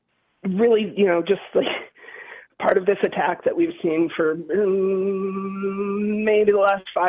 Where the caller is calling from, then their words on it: Nazareth, Pennsylvania, United States; I'm calling from Nazareth, Pennsylvania.